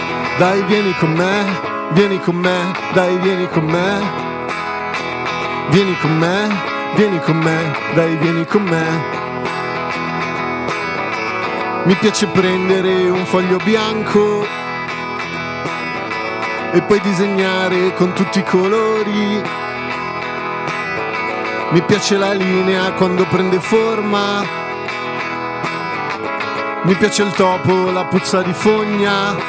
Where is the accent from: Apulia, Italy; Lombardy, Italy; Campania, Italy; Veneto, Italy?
Lombardy, Italy; Milan; io sono di Milano. Sono nato qua